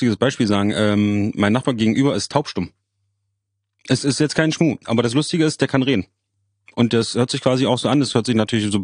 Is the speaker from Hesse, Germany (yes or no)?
no; Magdeburg, Saxony-Anhalt, Germany; Magdeburg ist meine Heimat.